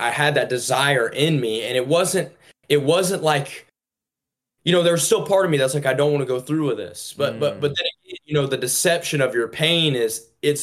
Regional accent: Georgia, United States; now in Los Angeles, United States; I'm living in Los Angeles right now, but I'm from Georgia. So I'm from the South. I'm from the Bible Belt, you know?

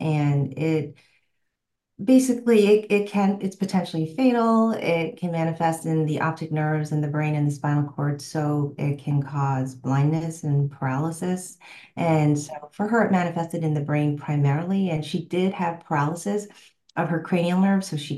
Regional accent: New York, United States; I forgot to mention I'm originally from New York

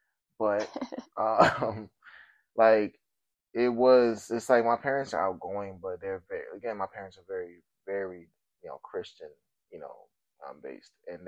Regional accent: United States; So customs and, like, traditions were very hard for us because we grew up in America, like, me and my sister.

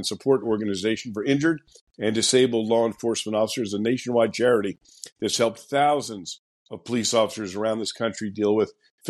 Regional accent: Princeton, New Jersey, United States; I did 10 years in the small town of Princeton, New Jersey, my hometown where I grew up and became a cop at the ripe old age of 19.

